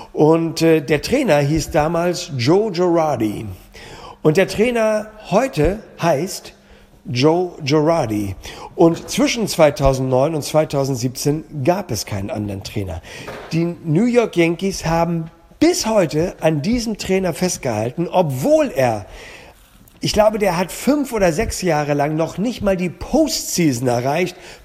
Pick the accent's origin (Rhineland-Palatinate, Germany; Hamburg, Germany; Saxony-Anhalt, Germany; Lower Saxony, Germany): Hamburg, Germany; Vielleicht würde meine Wahl am Ende auf Hamburg fallen, weil es meine Heimat ist